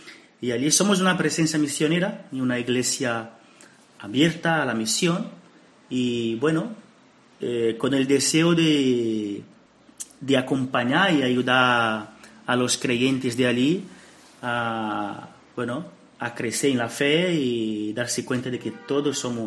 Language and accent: Spanish; Amazonas, Brazil; Spanish is a second language; now in Murcia, Spain; soy misionero javeriano, soy de Brasil, precisamente del Amazonas, y bueno, llevo aquí en España poco tiempo